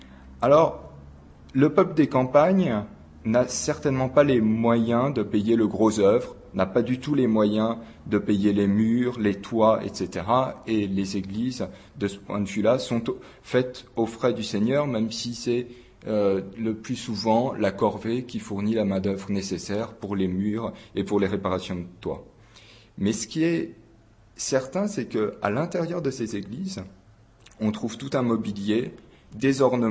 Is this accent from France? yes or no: yes; France; Alors en tant que Français, j'ai la chance de me sentir tout à fait étranger à ces polémiques.